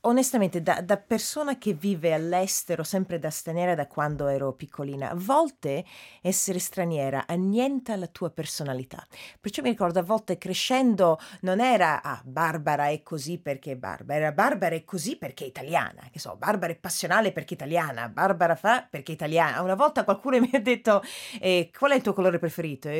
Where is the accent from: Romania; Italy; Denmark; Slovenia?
Denmark; Italian is a second language; io sono cresciuta in Danimarca, il paese è bello